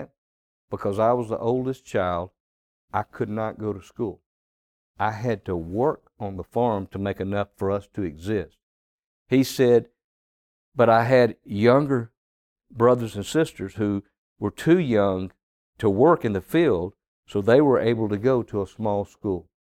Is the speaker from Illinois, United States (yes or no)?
no; Mississippi, United States; He was born and raised in the Mississippi Delta, and that's where I'm from originally.